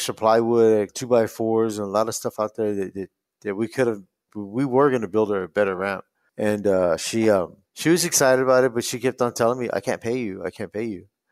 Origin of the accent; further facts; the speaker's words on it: San Antonio, Texas, United States; born there; I was born in San Antonio.